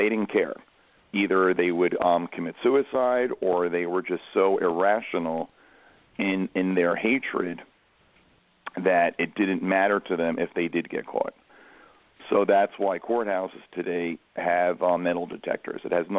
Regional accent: Bronx, New York, United States; Someone who went out, you know, to like when I grew up in the Bronx

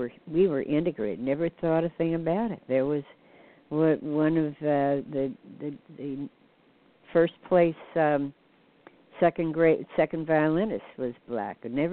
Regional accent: Illinois, United States; born there; You know, I was born down in Southern Illinois, and it was, you know, the heart of the Bible Belt.

